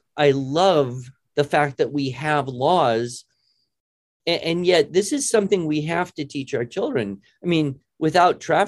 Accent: United States; And then I might get into, I'm an American.

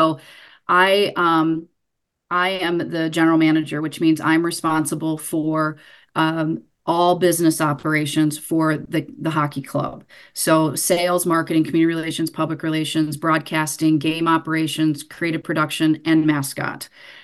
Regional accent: Kalamazoo, Michigan, United States; And I'm born and raised in Kalamazoo.

